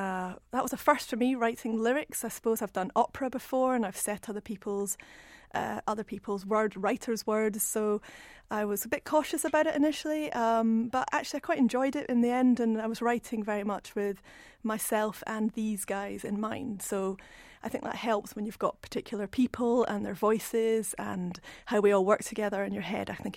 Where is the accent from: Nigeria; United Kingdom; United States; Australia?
United Kingdom; Edinburgh, Scotland; I grew up in Edinburgh